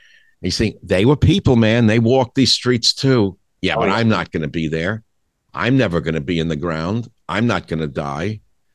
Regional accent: Queens, New York, United States; I remember growing up in Queens, which was very crowded

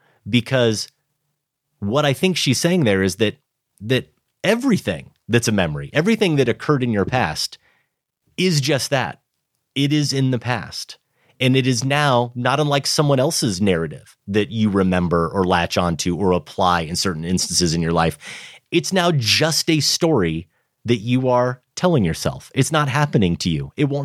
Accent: Grinnell, Iowa, United States; I was back in my hometown of Grinnell.

